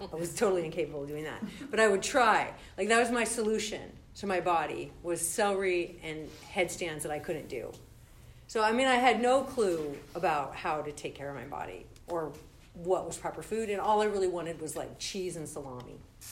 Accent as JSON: {"language": "English", "town": "Berkeley", "region": "California", "country": "United States", "tie": "born or raised there", "said": "So I grew up in Berkeley, and I didn't wear my shoes or brush my hair until I was about 12"}